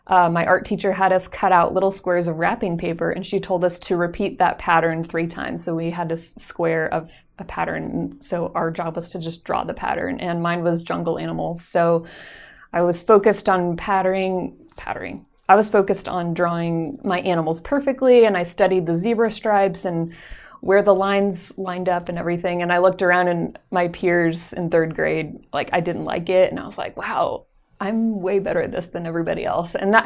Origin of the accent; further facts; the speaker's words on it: Colorado, United States; also born or lived in Texas; So growing up in Colorado, I did a lot of hiking and outdoor activities, and I couldn't really do that in Texas anymore because it was too hot